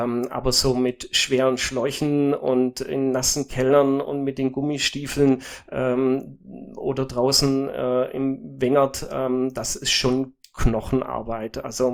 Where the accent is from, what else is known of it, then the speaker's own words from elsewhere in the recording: Ehingen an der Donau, Baden-Württemberg, Germany; Ich habe ja schon erzählt, dass ich ja eigentlich aus einer Biergegend komme. Ich komme aus Ehingen an der Donau, Tor zu Oberschwaben, Bierkulturstadt.